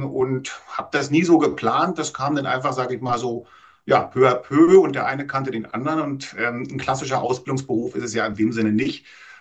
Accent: Berlin, Germany; also born or lived in Egypt / Spain; Berlin, da hast du mich jetzt gerade erwischt. Ansonsten bin ich sehr viel international unterwegs, war auch ein paar Jahre im Ausland tätig. Unter anderem in Ägypten, dann auch in Spanien vor 20 Jahren

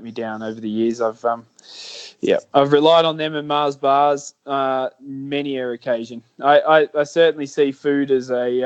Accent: Australia; I much prefer to live in Australia. I love Australia. You know, it's my home. Yeah. It's where you grow up, your family, your friends.

